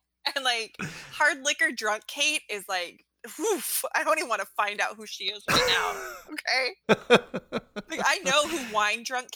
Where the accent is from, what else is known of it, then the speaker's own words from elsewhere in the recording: Alaska, United States; I grew up in Alaska. It was dark. I watched a lot of movies.